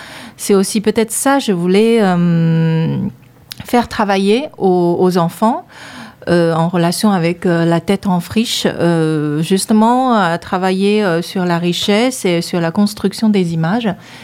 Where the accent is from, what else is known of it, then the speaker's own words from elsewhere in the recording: China; Oui, je suis chinoise.